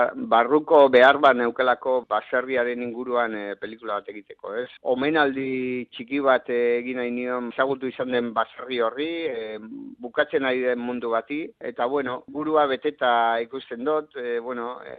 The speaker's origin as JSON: {"language": "Basque", "town": "Bergara", "region": "Basque Country", "country": "Spain", "tie": "born or raised there", "said": "Bergarako Osanguren baserrian jaio nintzen"}